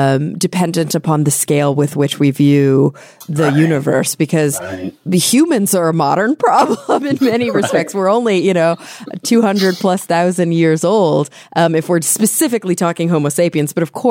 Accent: the South, United States; We call them roly polies growing up in the South.

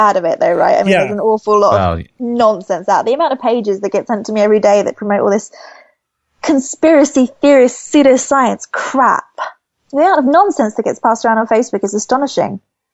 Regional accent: United Kingdom; Love Doctor Who, but then I am British

